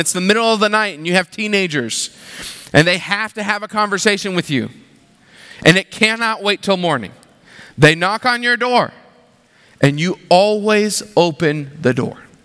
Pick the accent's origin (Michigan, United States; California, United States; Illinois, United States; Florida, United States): Florida, United States; growing up in Florida, we had a whole lot of storms.